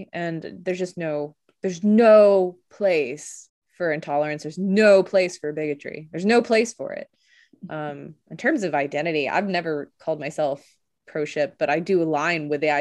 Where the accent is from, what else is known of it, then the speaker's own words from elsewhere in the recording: the South, United States; I'm from the South